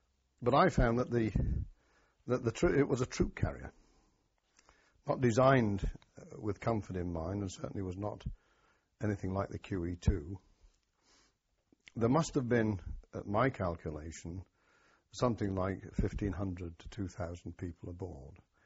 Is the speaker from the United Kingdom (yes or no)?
yes; Aldershot, South East England, United Kingdom; born there; Yes, I was born in Aldershot, the home of the British Army, into an army family on July the 25th, 1933.